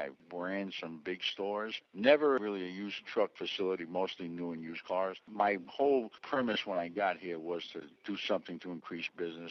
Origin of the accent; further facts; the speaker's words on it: New York, United States; now in Orlando, United States; No, I'm originally from New York. Just like most New Yorkers, we come down for the sunshine.